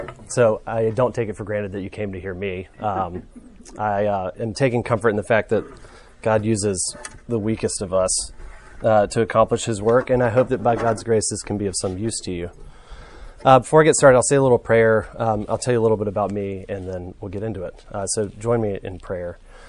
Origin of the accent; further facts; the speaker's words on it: Birmingham, Alabama, United States; I'm from Birmingham. I actually grew up going to the Advent.